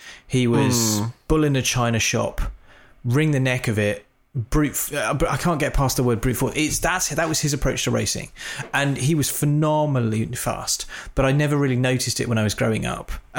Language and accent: English; West Midlands, United Kingdom; accent: Birmingham; I am from the Midlands